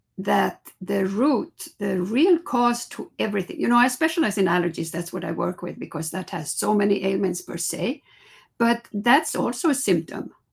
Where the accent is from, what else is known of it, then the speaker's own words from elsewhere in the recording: Sweden; English is a second language; I grew up in Sweden, and we had the only thing, street food you had there when I grew up